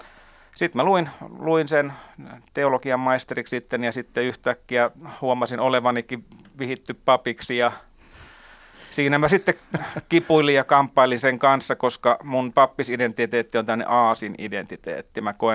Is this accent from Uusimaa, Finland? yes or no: no; Lapua, South Ostrobothnia, Finland; Eli mä oon kasvanut Piispalassa koko elämäni.